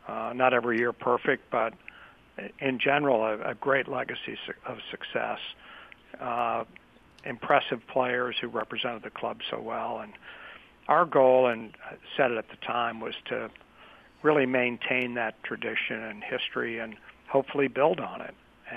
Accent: St. Louis, Missouri, United States; growing up in St. Louis, being a Cardinal fan, my father was in the business

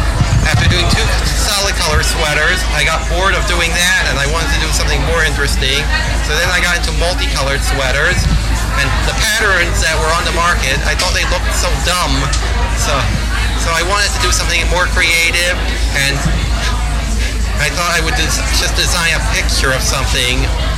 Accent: Baltimore, Maryland, United States; I'm from Baltimore.

